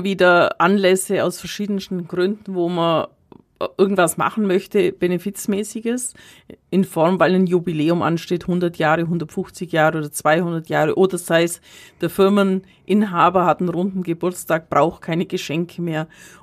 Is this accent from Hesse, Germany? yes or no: no; Kaufbeuren, Bavaria, Germany; born there; weil ich gebürtige Kaufbeurerin bin